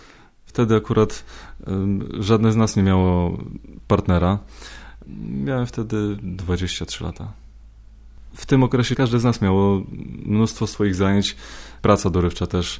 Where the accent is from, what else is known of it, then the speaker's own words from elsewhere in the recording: Jarnuty, Podlaskie Voivodeship, Poland; To jest mój dom rodzinny. Mieszkamy w Jarnutach koło Łomży. To są moje rodzinne strony